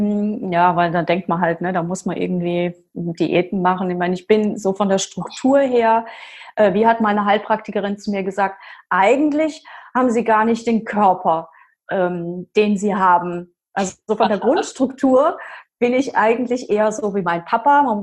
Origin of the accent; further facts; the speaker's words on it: Rhineland-Palatinate, Germany; Ich komme aus der Pfalz.